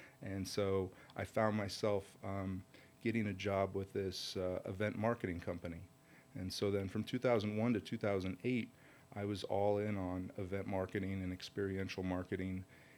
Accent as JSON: {"language": "English", "town": "San Diego", "region": "California", "country": "United States", "tie": "born or raised there", "said": "So I grew up in San Diego in high school, did a lot of video production."}